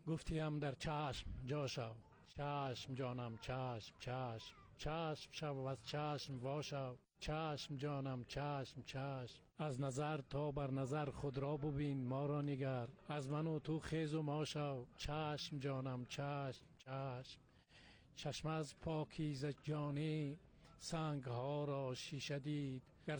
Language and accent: Persian; Tajikistan; first language Tajik; در قزوین عزیز مردم به زبان مادری من، به زبان پارسی، به زبان تاجیکی صحبت میکنن